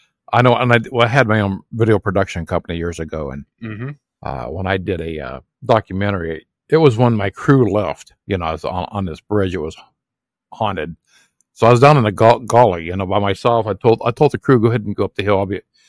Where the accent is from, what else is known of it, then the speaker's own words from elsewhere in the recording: Ohio, United States; So Austin's from Ohio and I'm from Ohio.